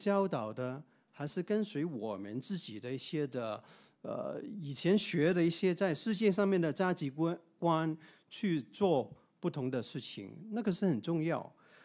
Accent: China; 我们中国人有一句话说，此求不报非什么？非君子。

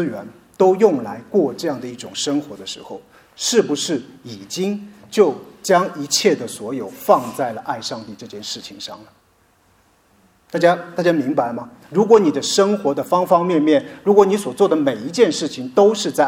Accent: China; 特别是像我这样来自中国大陆地区的人来说

